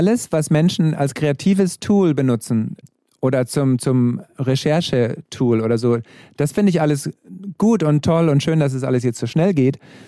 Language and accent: German; Germany; Deutschland, da bin ich geboren worden und ich wurde geboren in Deutschland. Und es ist ein sehr schönes Land. Also ich liebe Deutschland. Ich hatte, meine ganze Kindheit ist in Deutschland.